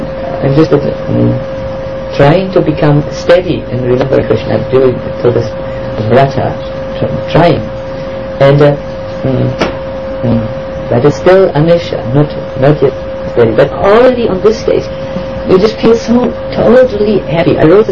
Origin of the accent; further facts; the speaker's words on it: Germany; English is a second language; Then we come from Germany, we are very disciplined people, if we need to.